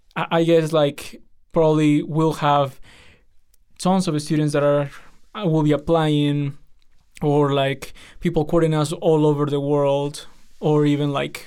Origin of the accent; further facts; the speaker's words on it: Piura, Peru; also born or lived in Lima; so I was born in Lima, but I was raised in Piura, in the northern side, the border between Peru and Ecuador.